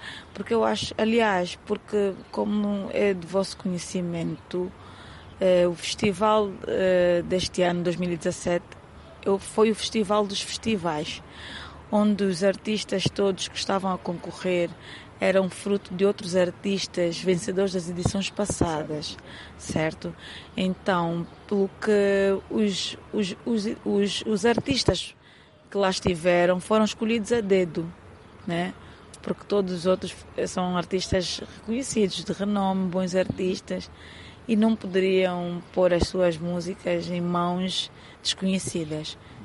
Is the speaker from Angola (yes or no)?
yes; Luanda, Angola; Bairro Azul, nasci e cresci no Bairro Azul.